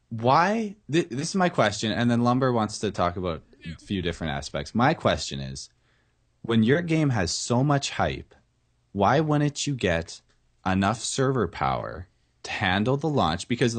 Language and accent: English; Canada; We're all Canadian. Oh yeah, dude, we can all say Z.